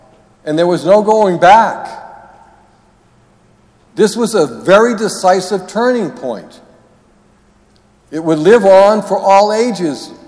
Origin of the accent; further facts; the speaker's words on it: Massachusetts, United States; I might have told you this story before because I'm from Massachusetts